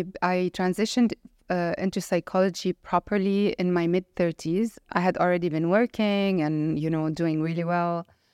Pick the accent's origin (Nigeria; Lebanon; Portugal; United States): Lebanon; English is a second language; I think growing up in Lebanon, I faced a lot of challenges very early on.